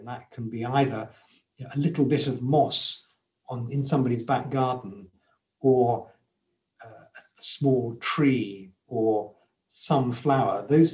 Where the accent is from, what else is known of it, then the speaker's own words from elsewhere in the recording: England, United Kingdom; And again, as an English person, willow is associated with England a lot.